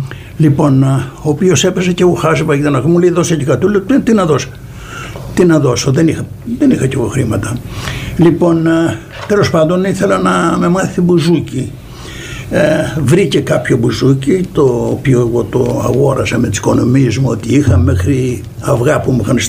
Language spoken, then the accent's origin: Greek; Kalamata, Peloponnese, Greece; Γιατί όταν λέω ότι είμαι την Καλαμάτα, ο κόσμος κάντος θα προσθέσει Χριστός και Παναγιά Θεός φυλάξει.